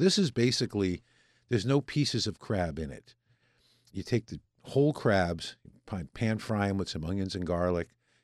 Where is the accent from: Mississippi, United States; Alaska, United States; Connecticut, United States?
Connecticut, United States; New Haven; I brought one of our traditional, I'm from New Haven, okay?